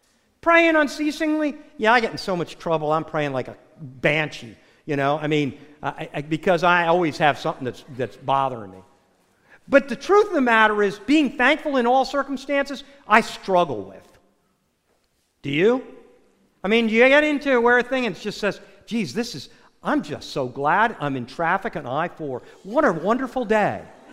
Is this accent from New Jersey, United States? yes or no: yes; New Jersey, United States; I mean, in my family growing up in New Jersey, Christmas was a huge deal.